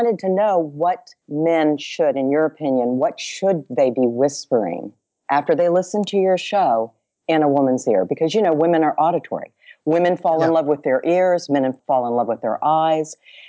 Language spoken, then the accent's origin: English; Dallas, Texas, United States; Well, I'm a Texas girl.